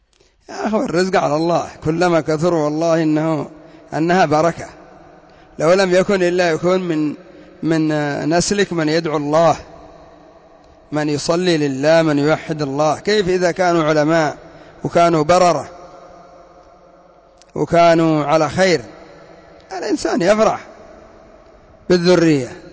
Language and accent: Arabic; Yemen; أما عندنا في اليمن كثير منهم يتسمى باسم محمد وعلي